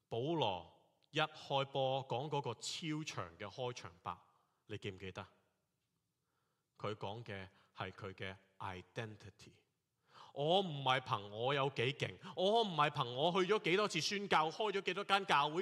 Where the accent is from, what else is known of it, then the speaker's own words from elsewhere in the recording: Hong Kong; 甚至我哋香港人听到有一段都可能有啲系诧异嘅